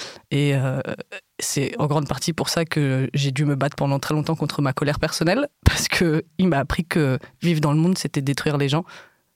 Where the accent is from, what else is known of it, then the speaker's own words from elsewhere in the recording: Paris, Île-de-France, France; donc je suis née, j'ai grandi à Paris.